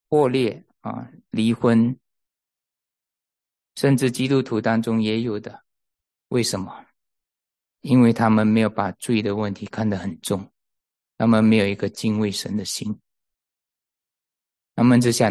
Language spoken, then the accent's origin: Chinese; China; 基督教不是中庸之道，我们中国人喜欢中庸之道。